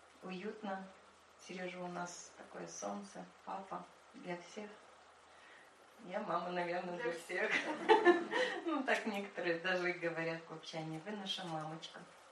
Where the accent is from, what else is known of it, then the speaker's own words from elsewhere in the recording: Brest, Brest Region, Belarus; моего супруга Сережа. Мы из Бреста. Города.